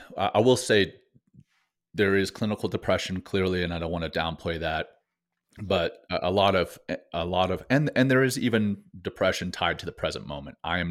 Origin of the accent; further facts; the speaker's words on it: Louisiana, United States; I grew up in Louisiana, but would go up into the mountains to do these training camps in the summer.